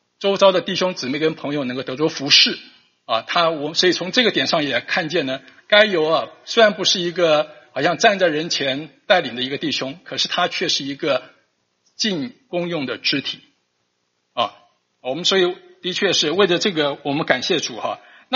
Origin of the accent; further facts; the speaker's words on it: China; 就可能我们中国人讲说张三李四了哈